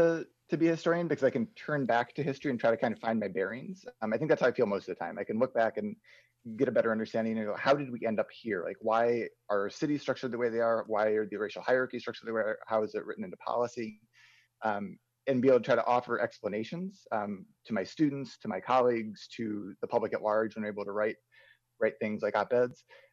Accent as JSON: {"language": "English", "town": "Minneapolis", "region": "Minnesota", "country": "United States", "tie": "born or raised there", "said": "As you mentioned, I'm from Minneapolis. I grew up downtown Minneapolis, about 3 miles away from where George Floyd was killed."}